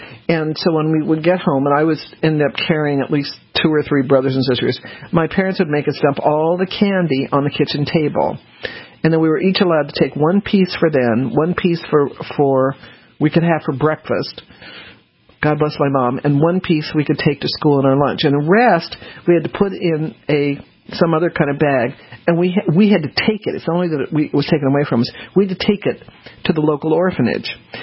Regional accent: Denver, Colorado, United States; I grew up mostly in Denver

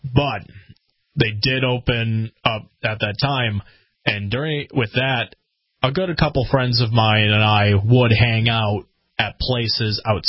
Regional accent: Eau Claire, Wisconsin, United States; No, I'm I'm from Eau Claire.

